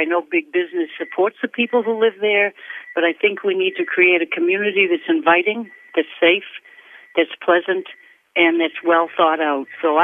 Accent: Soldotna, Alaska, United States; I'm from Soldotna

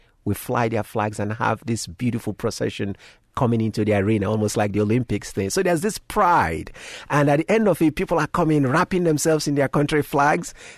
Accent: Zambia; now in Palo Alto, United States; Where are you from? I'm from Zambia.

